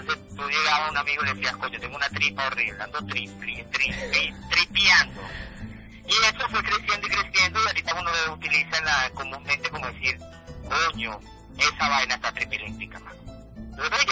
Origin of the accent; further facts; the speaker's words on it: Venezuela; cómo me lo da a mi pueblo venezolano